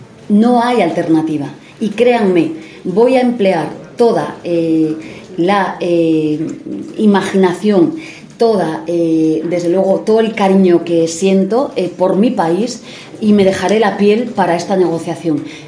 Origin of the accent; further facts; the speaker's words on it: Spain; a que se suban los salarios en España, y respeto absoluto a los sindicatos en mi país y en el conjunto del mundo.